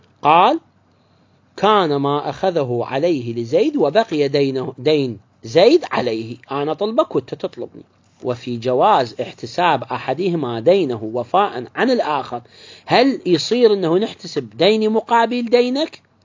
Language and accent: Arabic; Iraq; عندنا بالعراق